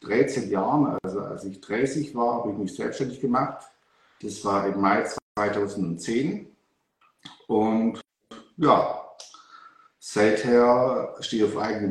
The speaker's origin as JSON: {"language": "German", "town": "Wangen im Allgäu", "region": "Baden-Württemberg", "country": "Germany", "said": "ich komme aus Wangen im Allgäu, das ist in Süddeutschland. Also ja, also in Baden-Württemberg liegt Wangen im Allgäu. Und das liegt gar nicht so weit weg vom Bodensee."}